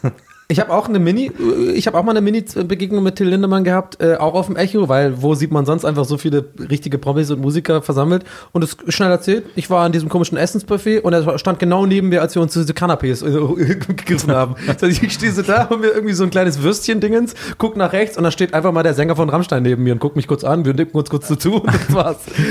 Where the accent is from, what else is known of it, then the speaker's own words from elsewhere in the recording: Ireland; als echter Ire